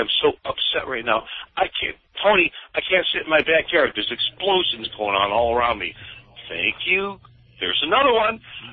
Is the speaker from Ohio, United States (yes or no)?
no; Detroit, Michigan, United States; now in Hazel Park, United States; I've been here for 18 years in Hazel Park. Grew up in Detroit. I was born in Highland Park, Michigan.